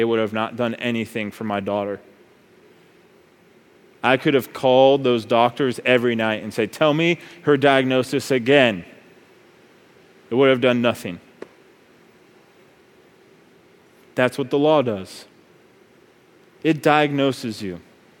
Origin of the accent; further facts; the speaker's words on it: Colorado Springs, Colorado, United States; And I grew up in Colorado Springs. That's like where they live.